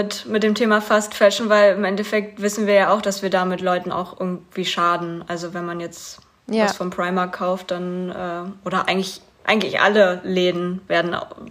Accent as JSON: {"language": "German", "town": "Kleinmachnow", "region": "Brandenburg", "country": "Germany", "said": "ich komme aus Kleinmachnow, ich komme aus auch in der Nähe."}